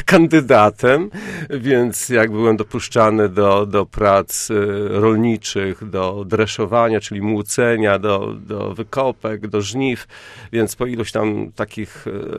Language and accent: Polish; Sławno, West Pomeranian Voivodeship, Poland; born there; urodzony w Sławnie, na Pomorzu.